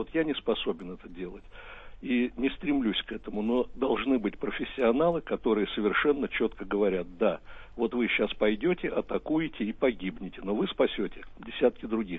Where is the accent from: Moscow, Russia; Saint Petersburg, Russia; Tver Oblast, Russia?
Saint Petersburg, Russia; Вот я рос в Питере